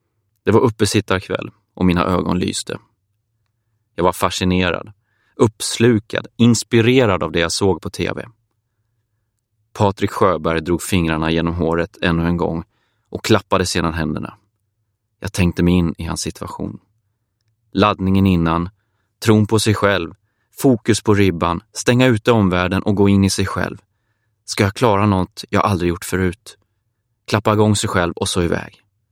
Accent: Matfors, Västernorrland County, Sweden; Platsen är Nybyggarvägen 24 i ett 60-talshus i Matfors, ett par mil utanför Sundsvall. Det var där jag växte upp och det var där det hände. Jag var 11 år

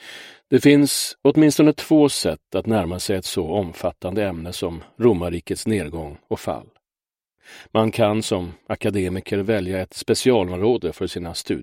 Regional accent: Washington, District of Columbia, United States; Då hade jag redan som barn i Washington D.C. på 1950-talet vuxit upp bland alla marmorvita antika byggnadskopior i denna supermakt, från Vita huset till Kapitolium, och inte minst min egen skola, Merritt School

